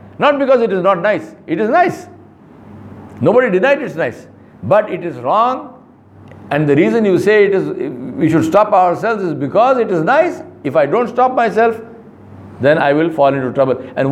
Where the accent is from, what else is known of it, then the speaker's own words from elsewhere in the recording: Sanatnagar, Telangana, India; When I was a child and growing up in Sanatnagar, I had a goat which used to eat mutton.